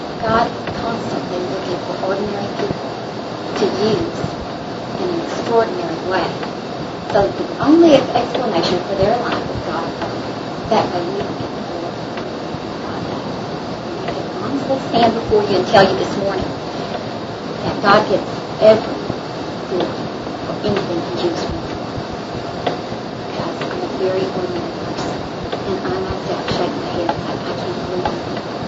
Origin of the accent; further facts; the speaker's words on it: Jacksonville, Texas, United States; But I'm from Jacksonville, Texas, in East Texas.